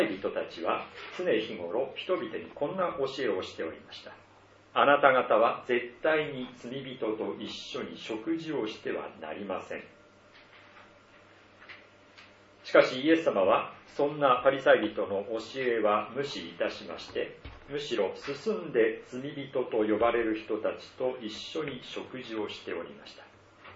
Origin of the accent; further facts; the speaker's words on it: Tohoku, Japan; 私の実家も東北の古い家でありましたから、お客様が例えば遠いところから来たお客さんが泊まるというとなると本当に大変なおもてなしをいたしました。